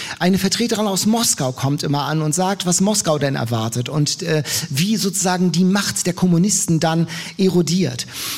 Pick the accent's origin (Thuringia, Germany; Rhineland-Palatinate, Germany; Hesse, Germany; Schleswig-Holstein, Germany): Schleswig-Holstein, Germany; Lübeck; So, ich komme aus Lübeck, aus Holstein, haben meine Eltern lang gewohnt.